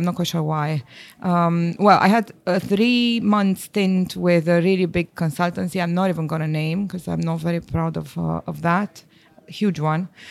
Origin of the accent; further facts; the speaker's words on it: Bucharest, Romania; I grew up in Bucharest.